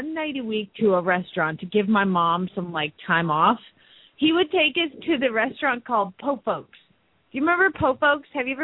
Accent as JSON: {"language": "English", "town": "Phoenix", "region": "Arizona", "country": "United States", "said": "from Phoenix, Arizona"}